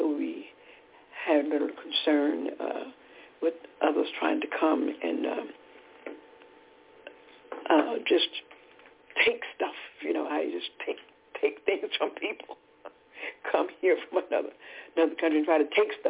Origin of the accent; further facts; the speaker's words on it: Decatur, Georgia, United States; We're from Decatur, Georgia.